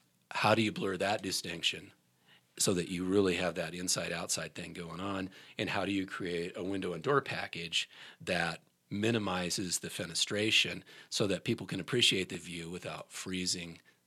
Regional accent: Boulder, Colorado, United States; And, you know, I'm from Boulder, so you have to be kind of careful how you say this.

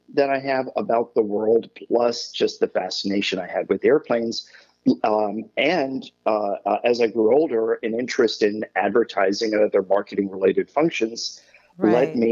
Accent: New York City, New York, United States; I would go up and down, growing up in New York, I would go up and down Fifth Avenue and Madison Avenue where the airlines had their ticket offices right.

